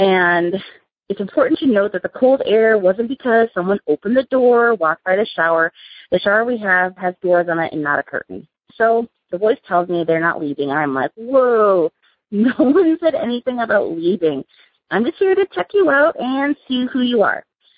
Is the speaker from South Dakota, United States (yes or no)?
yes; Sioux Falls, South Dakota, United States; I am from Sioux Falls, South Dakota.